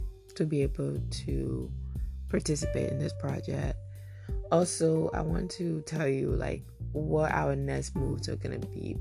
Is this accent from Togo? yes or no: yes; Togo; As you know, I am a West African. I'm from Togo, West Africa. Togo is a very small country